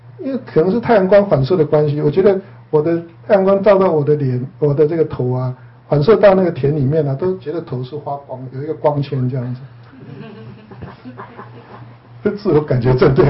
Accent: China; 身为中国人，我们就有中国味啊

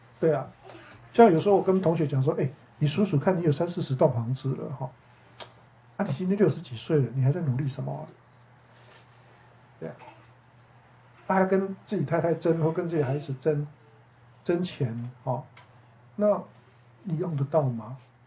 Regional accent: Taiwan

